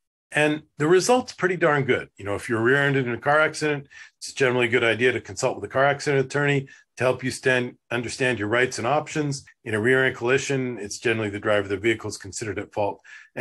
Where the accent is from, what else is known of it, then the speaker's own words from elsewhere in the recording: Winnipeg, Manitoba, Canada; And I'm from Winnipeg, Canada, as I mentioned